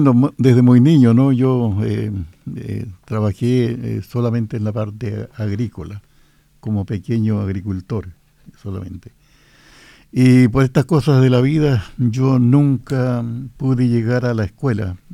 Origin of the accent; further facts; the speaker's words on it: Quilquilco, Los Lagos, Chile; born there; Nací en Quilquilco, un lugar en la comuna de San Pablo hoy día. Antes era comuna de Osorno, todo eso.